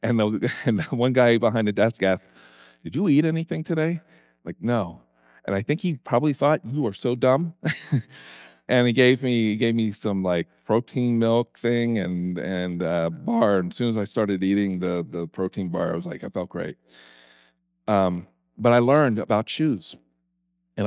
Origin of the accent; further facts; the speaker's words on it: Pennsylvania, United States; See, I grew up in the Philadelphia area, the East Coast, and when I first came to Colorado to pastor my first church